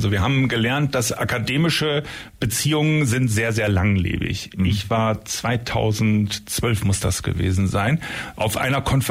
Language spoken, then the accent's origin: German; Bremerhaven, Bremen, Germany; moved away as an adult; also born or lived in Bamberg / Frankfurt; now in Ulm, Germany; Ich spreche reines Hochdeutsch. Ich komme nämlich von der Küste, bin gebürtiger Bremer, aufgewachsener Bremerhavener, habe in Bamberg studiert, in Frankfurt gearbeitet, bevor es mich dann im Jahr 2010 nach Neu-Ulm verschlagen hat, respektive Ulm. In Ulm wohne ich, in Neu-Ulm arbeite ich